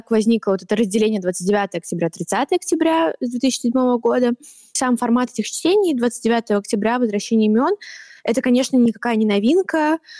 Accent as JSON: {"language": "Russian", "region": "Siberia", "country": "Russia", "tie": "born or raised there", "said": "потому что я не из Москвы. Я жила в очень маленьком городе в Сибири и поступила в 2015 году в университет."}